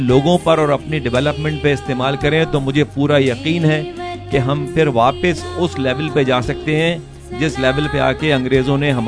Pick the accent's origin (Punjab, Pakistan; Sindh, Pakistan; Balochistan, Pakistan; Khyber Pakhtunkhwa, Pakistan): Sindh, Pakistan; Karachi; کراچی سے میں پیدا ہوا میں, اور اپنی بنیادی تعلیم تمام میں نے